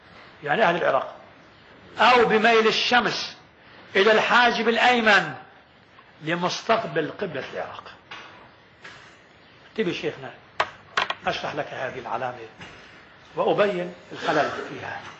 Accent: Lebanon; كما نحن أهل الشام في لبنان، عندنا في لبنان وبلاد الشام بشكل عام قبلتنا إلى الجنوب الشرقي

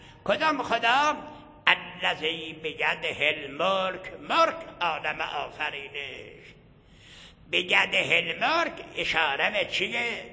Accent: Iran; فهمید ما ایرانی هستیم

